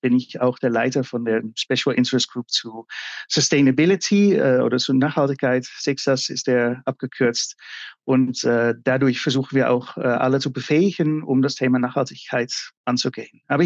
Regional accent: Netherlands; now in Germany; Ich bin Niederländer, deswegen ist

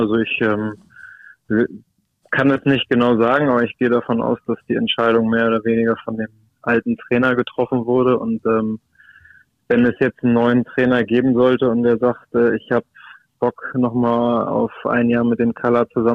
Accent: Hamburg, Germany; ich bin Hamburger, ich habe es geschafft, hier zu bleiben, Freunde und Familie im direkten Umfeld zu haben und zu behalten

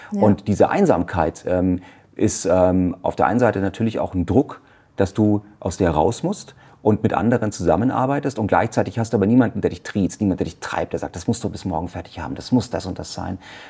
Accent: Munich, Bavaria, Germany; Und was machen wir so? Gebürtiger Münchner hier, also um die Ecke wohne ich.

